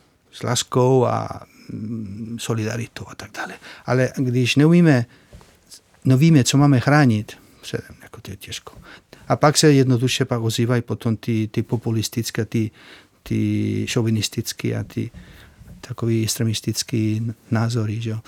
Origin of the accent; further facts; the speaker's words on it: Spain; now in Czech Republic; Sice jsem Španěl a cítím se Španěl a nepotřeboval jsem změnit občanství. Jsem opravdu rád, že jsem Španěl.